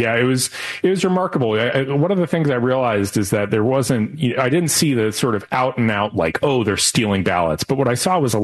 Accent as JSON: {"language": "English", "region": "California", "country": "United States", "tie": "born or raised there", "also_born_or_lived": "Washington, D.C.", "said": "I'm not from Philly originally. Like, I'm a California kid and lived in D.C., never lived in Philly."}